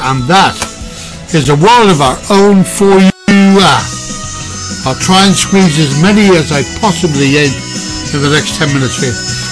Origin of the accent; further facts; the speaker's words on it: Kilmechanic, Ireland; Hello to Helen Doyle above in my hometown, or home village, whichever you prefer. Up there in Kilmechanic for you there.